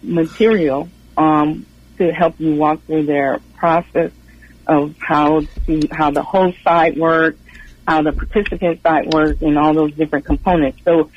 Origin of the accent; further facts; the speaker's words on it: United States; born there; I was born here in America. All my siblings were born here in America, but my parents were from Belize in Central America. So we, you know, are first generation American.